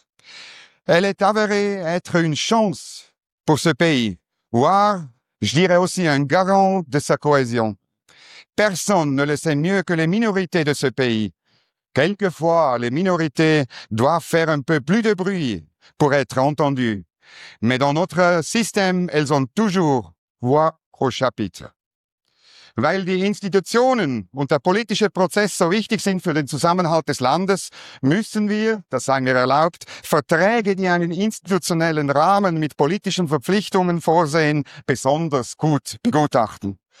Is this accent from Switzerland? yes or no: yes; Switzerland; Erstens wissen wir alle, dass wir als Schweizer mehr persönliche Freiheit genießen